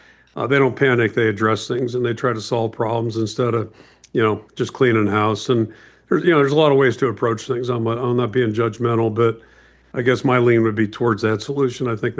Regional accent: Pittsburgh, Pennsylvania, United States; I grew up in Pittsburgh.

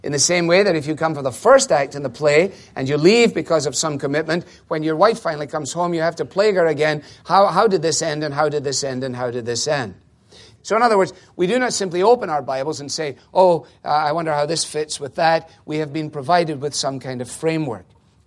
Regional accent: Scotland, United Kingdom; I was brought up in Scotland in a highly dispensational context.

